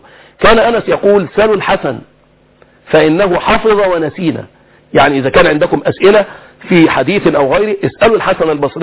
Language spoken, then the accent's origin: Arabic; Egypt; بلدتنا الحبيبة مصرنا هذه